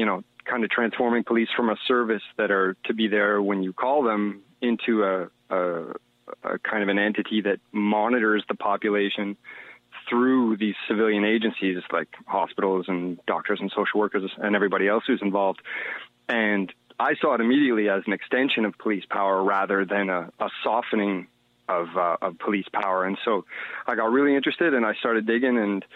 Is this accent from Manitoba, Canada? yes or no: no; Ottawa, Ontario, Canada; And I'm from Ottawa originally